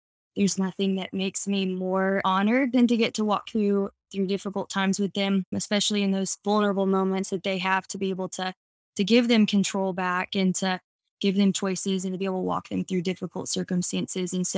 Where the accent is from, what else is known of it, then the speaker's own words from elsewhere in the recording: Texas, United States; now in Tyler, United States; I am currently living in Tyler, Texas. I'm from the Dallas area originally, but I've been here for quite a while, about a decade now.